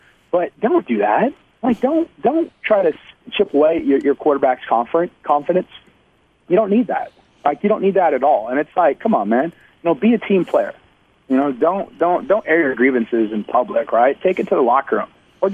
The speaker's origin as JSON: {"language": "English", "town": "Grapevine", "region": "Texas", "country": "United States", "tie": "born or raised there", "said": "I grew up in Grapevine, which is, you know, a suburb of Dallas."}